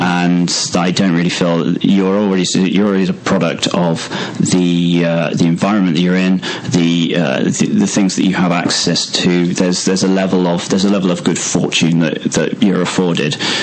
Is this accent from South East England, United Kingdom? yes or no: no; Sheffield, Yorkshire and the Humber, United Kingdom; We're from Sheffield, and it's just in our core.